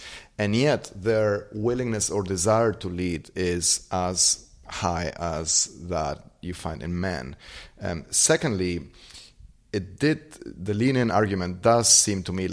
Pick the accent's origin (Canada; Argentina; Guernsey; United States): Argentina; Growing up in Argentina, you could see at any point in time the problems that incompetent leadership causes.